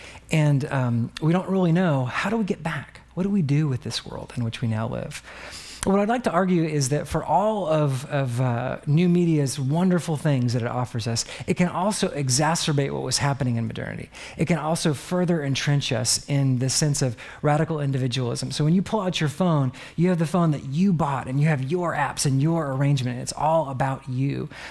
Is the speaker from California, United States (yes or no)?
no; San Antonio, Texas, United States; I'm from San Antonio, so I have a bit of Southern culture in me. I like to say y'all